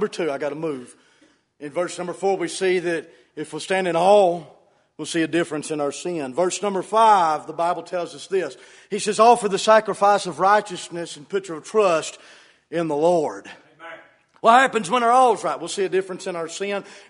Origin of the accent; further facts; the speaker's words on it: Tennessee, United States; Moved here from right below Knoxville, Tennessee. That's the only thing I've ever known. I'm a hillbilly from Tennessee. Go big arms. Amen. That's me. Amen. That's where I grew up.